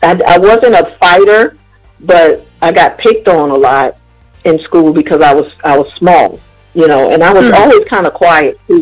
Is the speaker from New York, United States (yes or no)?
yes; New York City, New York, United States; Well, growing up in Harlem, it was fun. I didn't realize that we were poor until I got older.